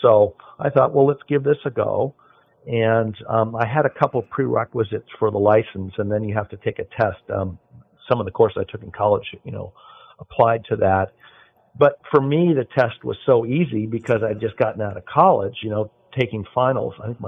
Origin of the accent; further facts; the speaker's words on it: Carmel, California, United States; So I'm born and raised in Carmel, Pebble Beach. My folks moved out here in the 60s.